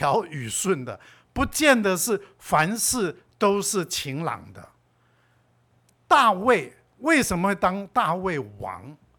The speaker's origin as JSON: {"language": "Chinese", "country": "Taiwan", "said": "就是我们台湾话讲的"}